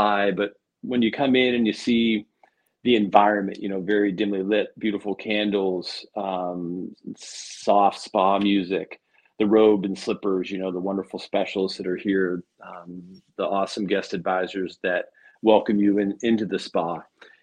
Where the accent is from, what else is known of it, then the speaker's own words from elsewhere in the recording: Pennsylvania, United States; Now we both my wife and I grew up in South North. Let's see, Northwest Pennsylvania, a little north of Pittsburgh, PA. So we've been down here since the 2000s.